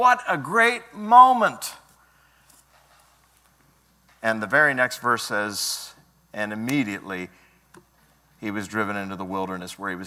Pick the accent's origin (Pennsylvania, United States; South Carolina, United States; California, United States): Pennsylvania, United States; You know, I grew up in Pennsylvania. I did not grow up near the beach. We visited the beach from time to time over the course of my childhood, but I grew up in the mountains.